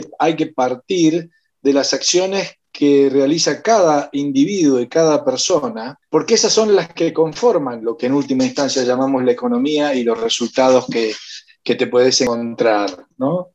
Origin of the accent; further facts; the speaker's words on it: Argentina; yo no soy propietario de ninguna plantación de manzana y no exporto nada, pero sí soy parte de la Argentina.